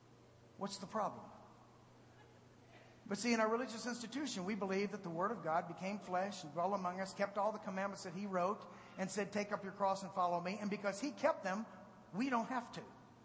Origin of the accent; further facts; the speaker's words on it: Nevada, United States; I spent some of my time as a youth growing up in Nevada, and we lived up in the Toyobe National Forest.